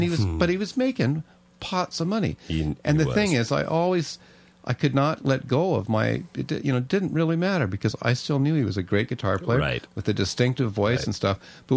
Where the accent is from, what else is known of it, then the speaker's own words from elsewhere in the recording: Canada; I can do it because I'm from Canada.